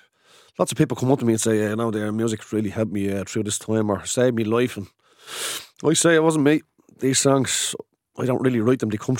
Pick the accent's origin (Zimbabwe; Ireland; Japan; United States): Ireland; Dublin, Leinster; accent: Dublin; I had a reggae tinge and singing in my own Dublin accent.